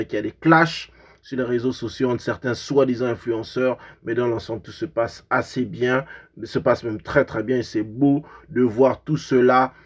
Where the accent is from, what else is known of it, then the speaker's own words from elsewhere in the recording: Gabon; si mon pays d'origine, le Gabon, peut être présent à cette compétition-là